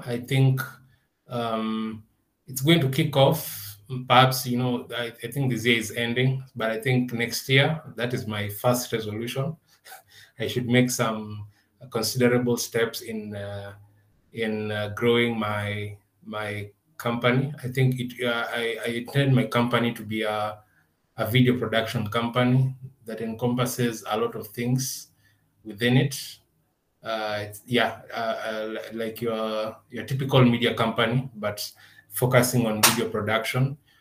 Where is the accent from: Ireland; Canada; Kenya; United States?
Kenya; appreciating what we come up with as Kenyan people, as Kenyan creators.